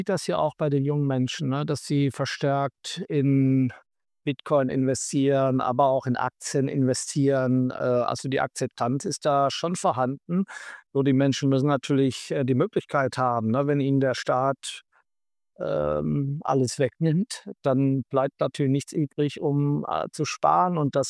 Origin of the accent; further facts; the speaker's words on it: Austria; also bin ich Österreicher und viele andere auch.